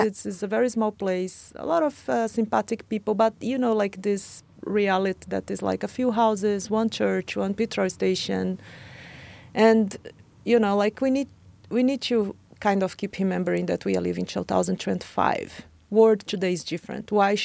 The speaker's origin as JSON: {"language": "English", "country": "Brazil", "lives_now": "Norway", "said": "I'm from Brazil, I'm not going to be competing with Norwegian from same."}